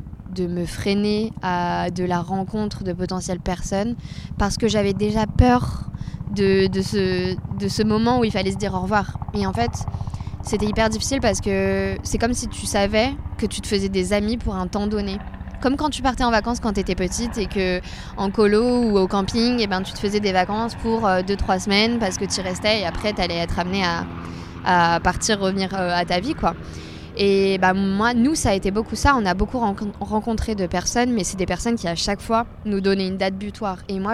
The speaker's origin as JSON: {"language": "French", "country": "France", "said": "complètement différent de ce qu'on fait chez nous en France, complètement différent de mon école à Lyon."}